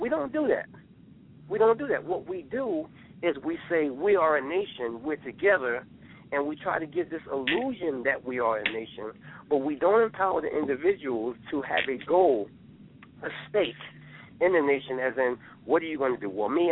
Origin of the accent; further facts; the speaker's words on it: Brooklyn, New York, United States; like I'm from Coney Island, you know what I'm saying?